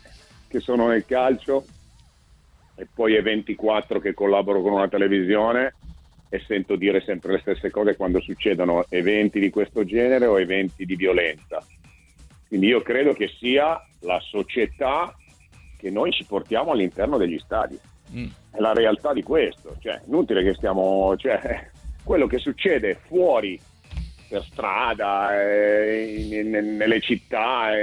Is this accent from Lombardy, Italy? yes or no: yes; Lombardy, Italy; seppur fossi e sono milanese / cremonese di generazione